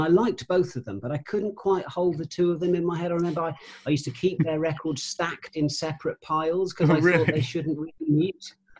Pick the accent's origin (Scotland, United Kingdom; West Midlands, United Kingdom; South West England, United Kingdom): South West England, United Kingdom; Cheltenham; I grew up in Cheltenham